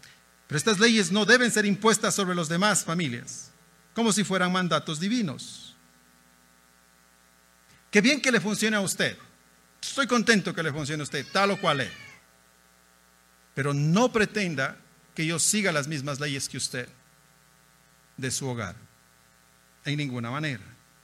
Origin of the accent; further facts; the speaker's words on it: Ecuador; Mi hogar es un hogar mezclado totalmente. Mi esposa es gringa, yo soy ecuatoriano.